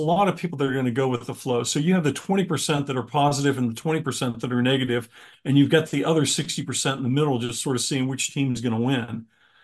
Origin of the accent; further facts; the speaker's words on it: Pittsburgh, Pennsylvania, United States; and I grew up in Pittsburgh